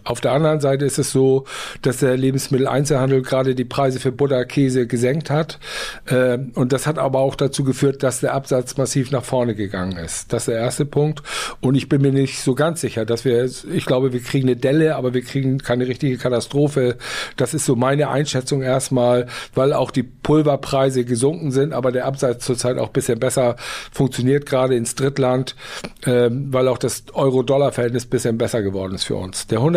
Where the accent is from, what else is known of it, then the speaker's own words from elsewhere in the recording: Mörl, Saxony-Anhalt, Germany; Ich bin bei uns im Dorf in Mörl, da bin ich geboren.